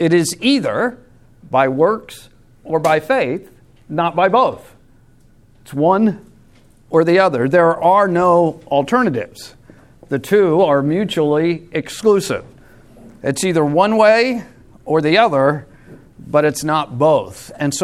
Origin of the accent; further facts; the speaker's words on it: Long Island, New York, United States; moved away; Most of you know that I grew up in New York on Long Island, and as a young boy watching sports on TV, I was a New York Giants football fan because obviously we grew up in New York